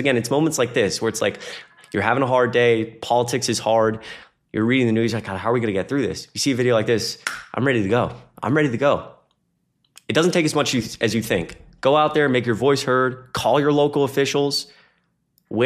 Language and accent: English; Georgia, United States; I was born and raised in Georgia